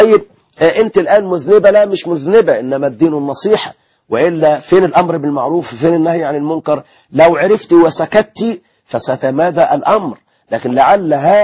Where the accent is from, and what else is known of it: Egypt